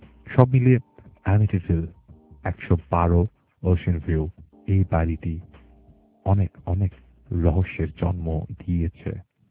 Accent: Bangladesh; সারাটা বছর ধরে আমি বাঙালি, আমি বাংলাদেশি, বাংলাদেশের জন্য কিছু করার চেষ্টা করি

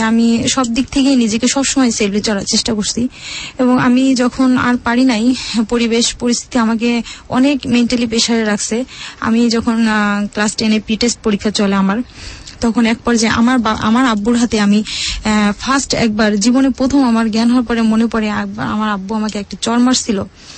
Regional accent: Khulna, Khulna Division, Bangladesh; আমার বাবা মা খুলনাতে বাসা ভাড়া থাকে এবং আমাদের গ্রামের বাড়ি গ্রাম থেকে প্রায় 10 টাকা বাস ভাড়া, এত দূর যাতায়াত পথ। তো আমরা শহরে বড় হয়েছি

